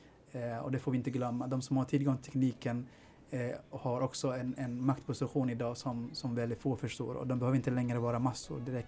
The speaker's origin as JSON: {"language": "Swedish", "country": "Sweden", "said": "när jag var i Somalia så kunde jag också förstå att jag är svensk och att jag har ett ansvar här i det här samhället också."}